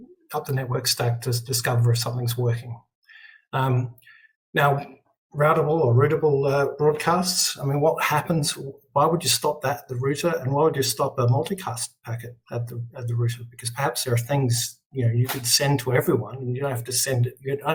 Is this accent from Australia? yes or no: yes; Australia; I'm Australian, so I can say it either way.